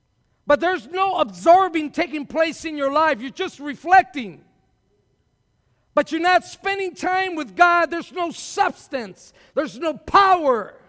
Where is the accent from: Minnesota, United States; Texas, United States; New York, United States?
Texas, United States; It's like sweat does something to me. I'm from Texas.